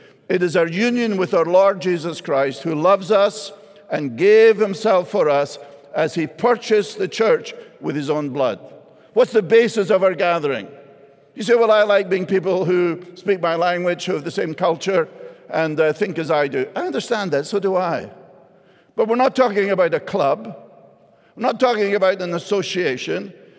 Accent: Scotland, United Kingdom; Much as I love my native country, and much as I love being with Scottish people

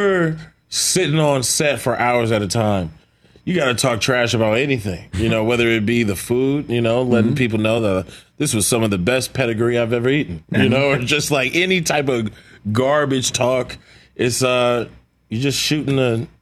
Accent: California, United States; You know, I'm from California. You know, I like a nice 78 degree day.

